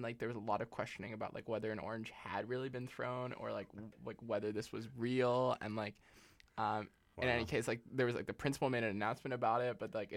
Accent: Montreal, Quebec, Canada; I grew up in Montreal

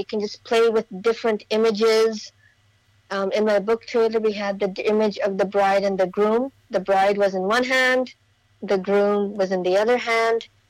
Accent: India; Like I also mentioned before, being an Indian woman is a sensory experience.

